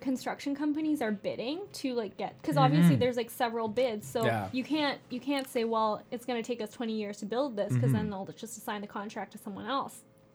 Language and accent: English; Ottawa, Ontario, Canada; And I'm from Ottawa, so I looked up our O-Train.